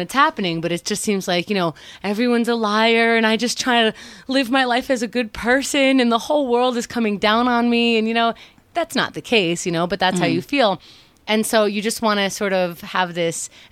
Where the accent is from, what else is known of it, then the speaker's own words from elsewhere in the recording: Queens, New York, United States; I grew up in Queens.